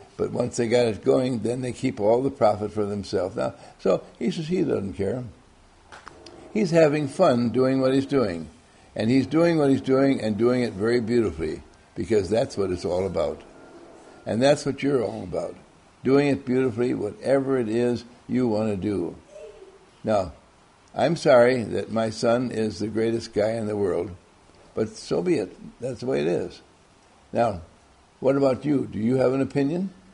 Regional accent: Wisconsin, United States; now in Owerri, Nigeria; I had my fun as a child, growing up in Wisconsin, growing up with my family in the towns that we were in, and it was glorious.

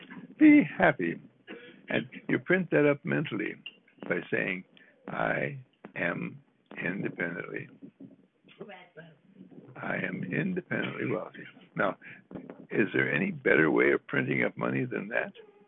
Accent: United States; But I'm an American, and America has the most beautiful finances in the world.

